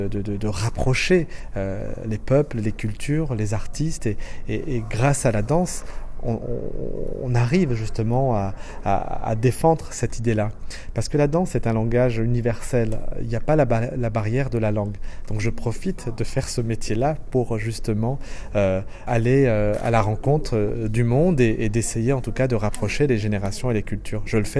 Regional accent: France; born there; moi je suis né en France, j'ai mes parents qui sont originaires d'Afrique du Nord

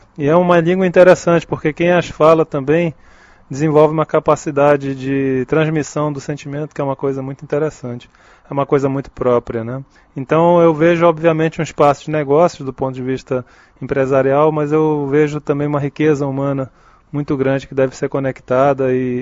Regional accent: Belém, Pará, Brazil; minha terra natal, Belém do Pará, que já tem também voos de conexão direto para a Europa

